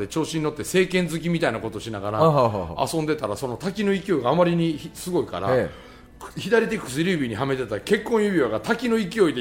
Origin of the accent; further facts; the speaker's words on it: Mie, Japan; あの辺の雨ってねもう日本一雨が多いって言われてるとこなんで僕の田舎1年間に400日雨が降るっていうね